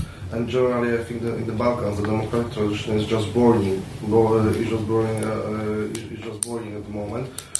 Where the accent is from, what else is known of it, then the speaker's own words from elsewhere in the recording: Poland; English is a second language; So I am from Poland, so I know what I am talking about.